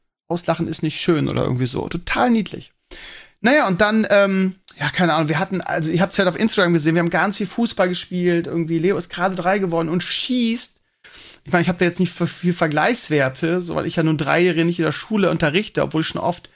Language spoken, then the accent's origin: German; Bremen, Germany; ich kannte die als Bremer vorher nicht